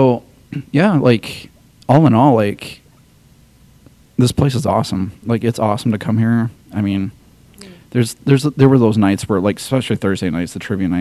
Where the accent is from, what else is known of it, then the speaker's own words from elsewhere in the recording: Rockford, Illinois, United States; because, I mean, I'm still thinking about my hometown. Mm-hmm. Like, I could never even imagine being able to have a job at a bowling alley in Rockford